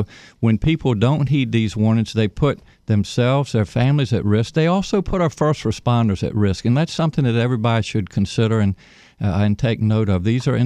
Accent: Virginia, United States; And as you know, I grew up on Virginia's eastern shore. We're very low-lying.

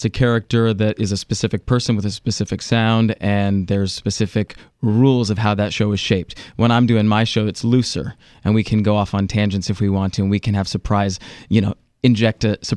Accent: California, United States; Growing up in California, Southern California, that was the oldie station. K-Earth 101 was what my dad had on in the car.

